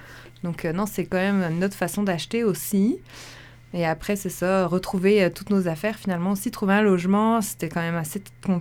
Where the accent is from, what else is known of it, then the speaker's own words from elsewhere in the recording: France; Ben, c'est sûr qu'il fait beaucoup plus froid que chez nous, en France.